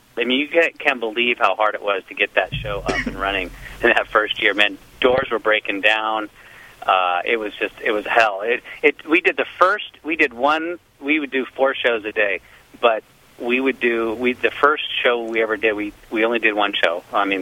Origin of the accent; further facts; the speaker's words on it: Los Angeles, California, United States; born there; I was born in L.A.